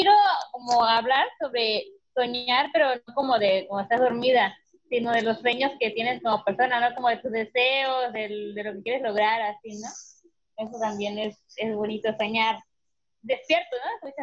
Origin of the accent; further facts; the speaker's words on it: Guerrero, Mexico; de aquí donde vivo, en Guerrero, o más bien en mi ciudad, lo más cerca de mi pueblo, no había escuelas para estudiar pues, alguna carrera que me llevara a eso.